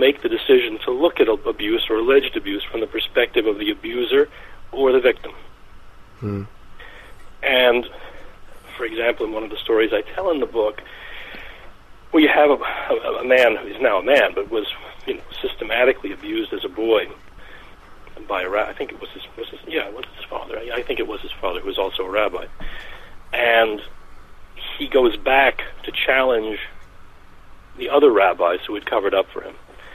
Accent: Deep South, United States; born there; Particularly, perhaps because I was born in the Deep South

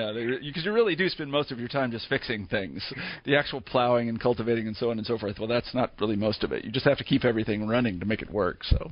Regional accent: Kansas, United States; I mean, I grew up in Kansas

